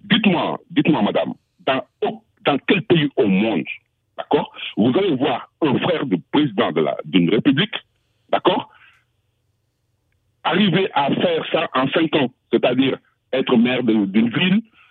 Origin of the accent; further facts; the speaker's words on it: Senegal; moi je suis un Sénégalais et digne d'être Sénégalais.